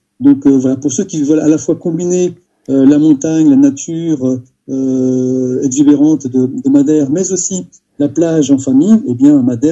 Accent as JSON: {"language": "French", "country": "Portugal", "second_language": "French", "said": "on a trouvé tous que c'était une bonne option que de le faire chez nous au Portugal"}